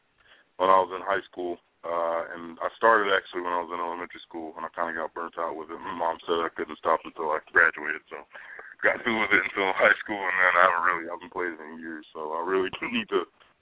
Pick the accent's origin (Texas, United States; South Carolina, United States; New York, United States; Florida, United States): South Carolina, United States; born there; I'm going back where my family's from. You know, I was born in South Carolina, too, and all my family's there.